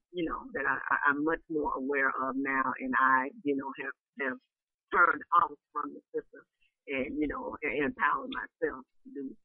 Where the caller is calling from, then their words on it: Dallas, Texas, United States; Hey, Dave. This is … from Dallas, Texas.